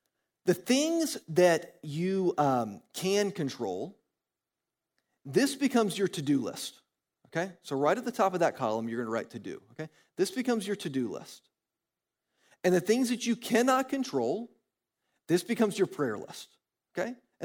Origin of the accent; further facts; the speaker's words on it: Georgia, United States; yeah, I grew up in Georgia. I'm a big Georgia sports fan, okay?